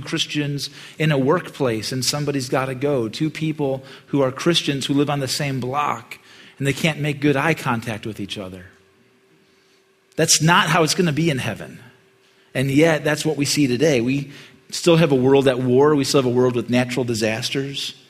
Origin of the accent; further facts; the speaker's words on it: Midwest, United States; But I grew up in the Midwest, 98% Dutch, so that's the only ethnicity I can make fun of.